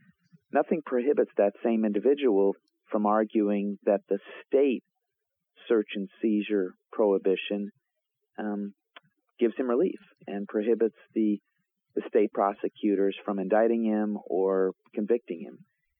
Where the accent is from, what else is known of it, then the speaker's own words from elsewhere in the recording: Ohio, United States; including one from my home state, Norwood, the Ohio Supreme Court